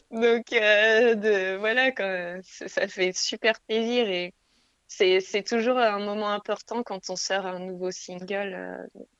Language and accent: French; Le Havre, Normandy, France; Ah, mon coin, il est parmi les vaches en Normandie. Je suis du Havre.